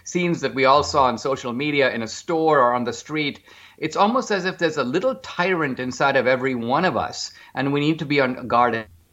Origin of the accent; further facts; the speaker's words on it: India; now in United States; So, you know about India, but I grew up in India.